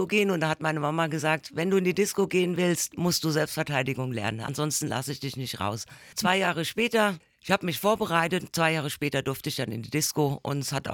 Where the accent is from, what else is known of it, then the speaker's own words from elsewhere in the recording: Rhineland-Palatinate, Germany; ich komme aus Rheinland-Pfalz